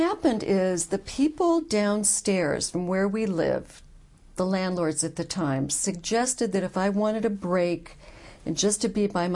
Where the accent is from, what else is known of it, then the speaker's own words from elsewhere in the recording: Santa Monica, California, United States; Well, I grew up in Santa Monica, California, as the daughter of jewelers.